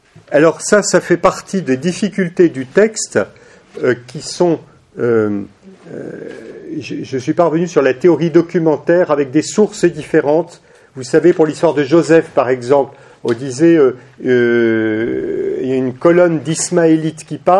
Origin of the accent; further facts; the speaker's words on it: Ein Karem, Jerusalem District, Israel; Aïn Karem, moi je suis de Aïn Karem.